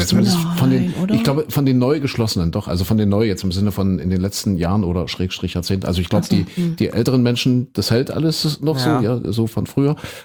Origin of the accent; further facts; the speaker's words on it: East Germany, Germany; bin ja ein Kind der DDR